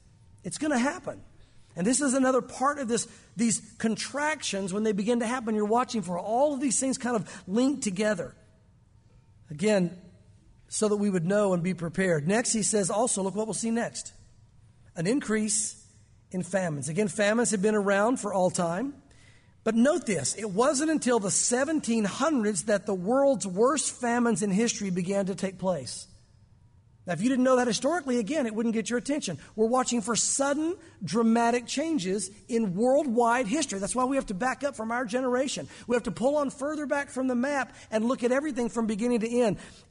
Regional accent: Florida, United States; when I was a kid growing up in Florida, I didn't have to worry about swimming.

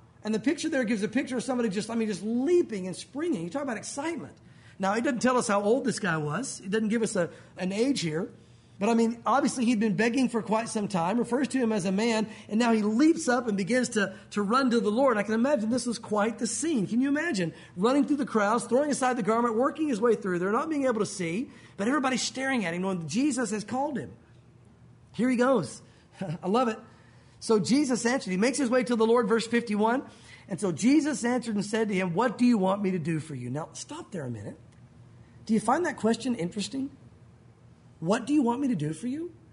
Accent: Tennessee, United States; also born or lived in Santa Fe; Now, I grew up in Tennessee, but we lived out west in Santa Fe for several years.

